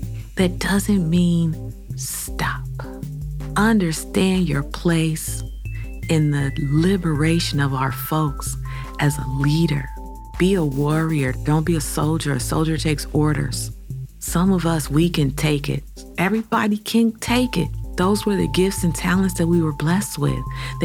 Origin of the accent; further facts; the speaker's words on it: Cleveland, Ohio, United States; as a native Clevelander born and raised on Huff Avenue, I want to say, sis, I see you.